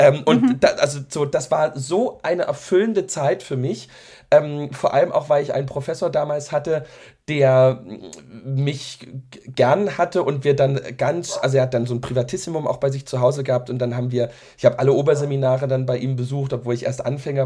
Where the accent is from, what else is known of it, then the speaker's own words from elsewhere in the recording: Saxony, Germany; so, ja, bei uns in Sachsen würde man vielleicht sagen, so meinen Dienst tun möchte.